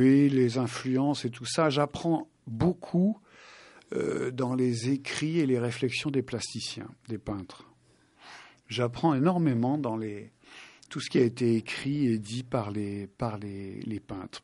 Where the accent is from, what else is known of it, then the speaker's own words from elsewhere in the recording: Paris, Île-de-France, France; Ouais, je suis parisien, pur jus. Hein.